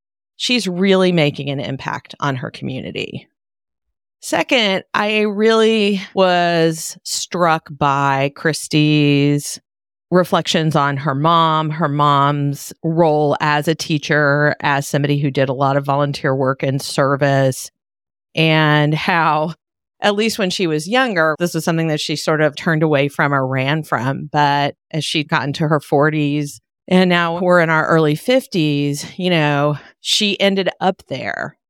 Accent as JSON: {"language": "English", "region": "Kentucky", "country": "United States", "tie": "born or raised there", "said": "this area that I grew up in Eastern Kentucky, where there's a lot of difficult situations."}